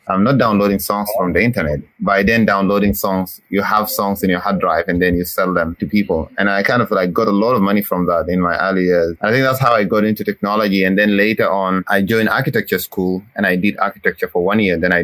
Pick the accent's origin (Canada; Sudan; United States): Sudan; Khartoum; moved away as an adult; also born or lived in South Sudan / Kenya; I grew up in Sudan, in Khartoum, for the first 19 or 20 years of my life, basically roaming around a few states in Sudan. Then later on, moved back to South Sudan, then to Kenya for 7 years, then back to South Sudan again.